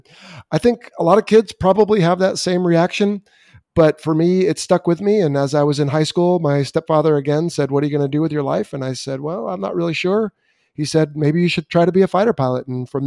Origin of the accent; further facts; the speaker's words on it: California, United States; Yes, I was born in Southern California, spent my first 9 years there, and then raised on the Central Coast of California.